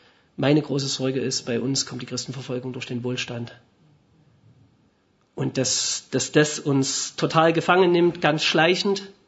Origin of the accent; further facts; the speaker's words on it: Germany; ich bin in der DDR aufgewachsen